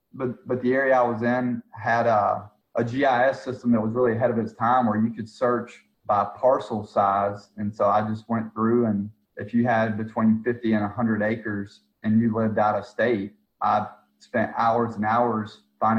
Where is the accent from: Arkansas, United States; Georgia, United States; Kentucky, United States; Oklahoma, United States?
Georgia, United States; Yeah, I grew up in South Georgia and lived all over the country.